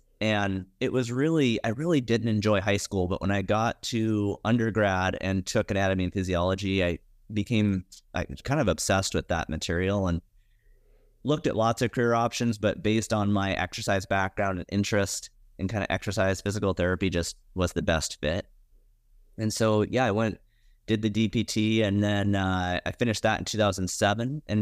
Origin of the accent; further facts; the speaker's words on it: Montana, United States; Yeah, I grew up in Montana.